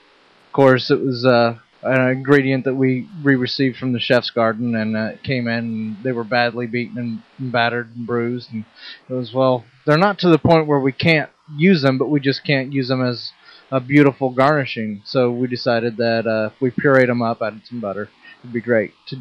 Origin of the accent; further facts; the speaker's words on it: Pennsylvania, United States; I've been here for 12 years, so it's kind of my secondary home now. So I can always say that I'm from Pennsylvania, but I'm now a southerner.